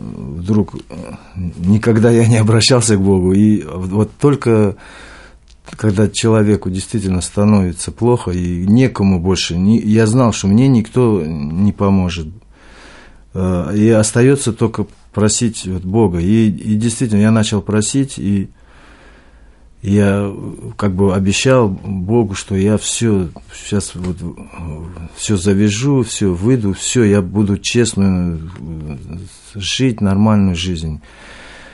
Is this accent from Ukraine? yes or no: no; Tashkent, Uzbekistan; moved away; Я приехал из Узбекистана, город Ташкент. Может быть, кто знает такой город.